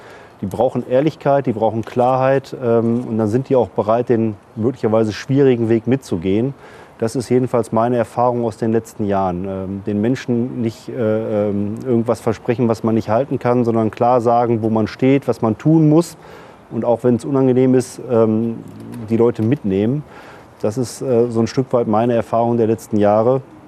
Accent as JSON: {"language": "German", "town": "Duisburg", "region": "North Rhine-Westphalia", "country": "Germany", "tie": "born or raised there", "said": "Ja, wir sind in Duisburg bodenständig, echt ein bisschen kantig manchmal, aber wir neigen jetzt hier selten zur Übertreibung."}